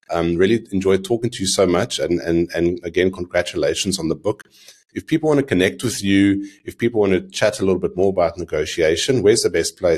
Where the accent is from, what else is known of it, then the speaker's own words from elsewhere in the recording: South Africa; I'm a South African. People love hearing that you're a South African. You tell them, I'm from South Africa.